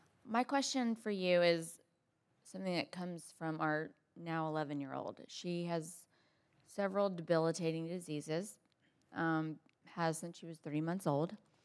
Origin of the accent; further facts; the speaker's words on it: United States; I'm from America.